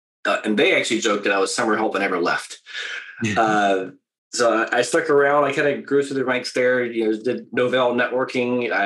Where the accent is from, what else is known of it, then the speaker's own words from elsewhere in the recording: United States; now in Vancouver, Canada; I am in the west coast of Canada in Vancouver. I'm a they call it a hoser poser. I'm an American living in Canada.